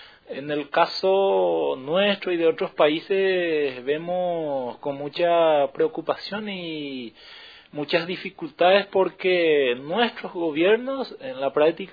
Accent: Paraguay; nosotros como pueblo paraguayo u otros pueblos del Cono

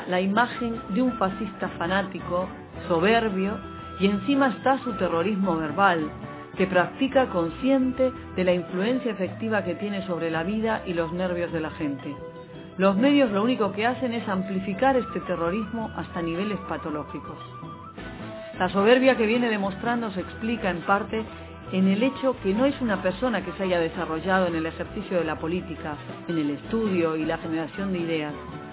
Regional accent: Santa Cruz, Bolivia; puede estar cercano el día en que los cruceños nos veamos como esos africanos flaquitos

